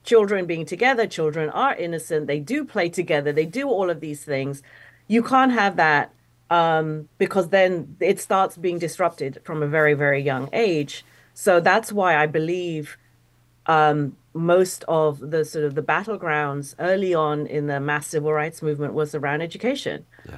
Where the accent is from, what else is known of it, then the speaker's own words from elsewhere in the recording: United Kingdom; I'm a Brit teaching American history.